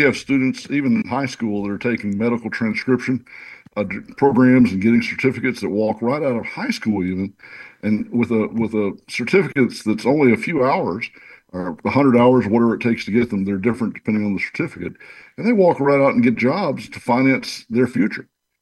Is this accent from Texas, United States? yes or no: yes; West Orange, Texas, United States; I wish something like that would have been around when I was growing up in West Orange, Texas.